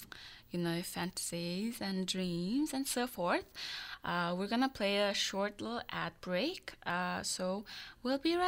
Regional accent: Vancouver, British Columbia, Canada; I'm from Vancouver, that's why.

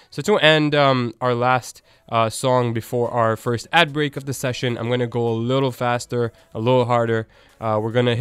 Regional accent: Tanzania; And particularly growing up in Tanzania, Nigerian music has been a huge influence on my life.

